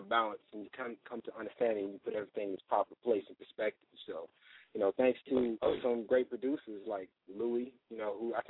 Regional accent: Fort Worth, Texas, United States; Where I grew up, man, I grew up in Fort Worth, Texas, man, like right next to Tarrant County

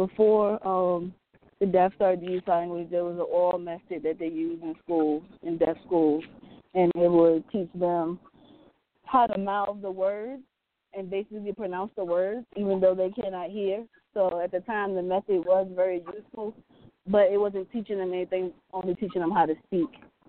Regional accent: New York, United States; now in Richmond, United States; I'm from Harlem, New York, and I currently live in Richmond, Virginia

